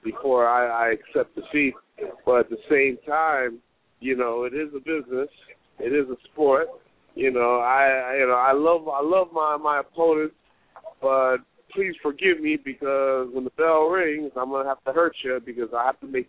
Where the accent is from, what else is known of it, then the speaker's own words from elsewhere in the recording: Newark, New Jersey, United States; now in Manhattan, United States; I grew up in Newark, New Jersey, and this was my way out, you know what I mean?